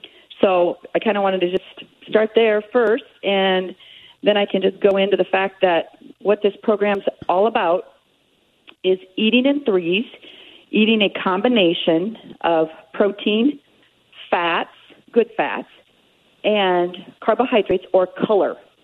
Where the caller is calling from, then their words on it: Kansas, United States; I'm calling from Kansas, and it's about 68 degrees here, nice and sunny.